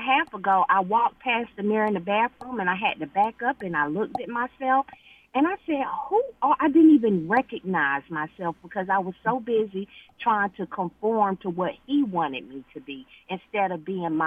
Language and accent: English; United States; My husband is from West Africa, and I'm from America. And so there were a lot of cultural differences.